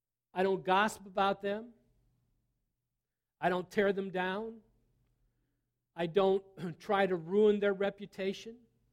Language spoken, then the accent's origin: English; Ohio, United States; Kyle's from the Deep South. I'm from Ohio. There are regional differences.